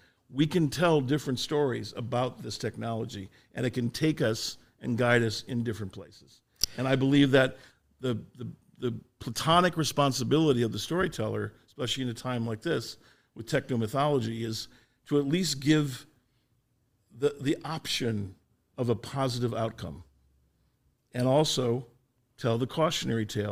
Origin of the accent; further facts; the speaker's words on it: Ohio, United States; I'm from Ohio originally.